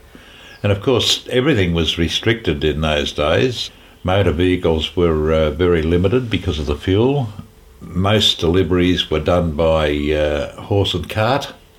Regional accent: Prahran, Victoria, Australia; also born or lived in Albert Park; Born in 1938 in July. And I was born in Albert Park and early years lived in a little place called Russell Street in Prahran.

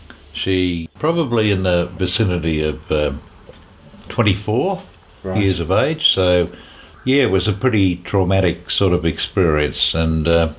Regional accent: Prahran, Victoria, Australia; also born or lived in Albert Park; Born in 1938 in July. And I was born in Albert Park and early years lived in a little place called Russell Street in Prahran.

